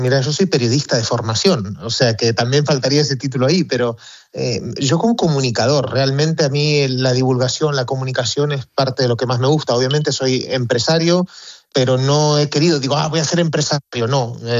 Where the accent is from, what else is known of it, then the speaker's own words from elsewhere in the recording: Argentina; moved away; also born or lived in Barcelona / Costa Rica / Indonesia; yo soy argentino, hace 22 años que vivo fuera de Argentina, entre medio he vivido en Barcelona, en Costa Rica, en Indonesia